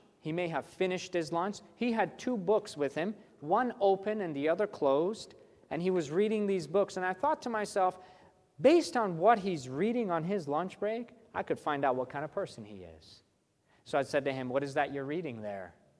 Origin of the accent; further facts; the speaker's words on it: New York, United States; I told myself, yep, I came from New York.